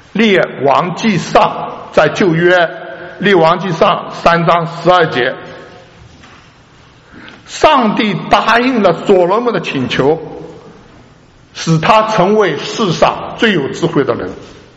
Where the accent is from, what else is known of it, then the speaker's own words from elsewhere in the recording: China; now in United States; 从国内来到美国的我们从千里迢迢的中国来到美国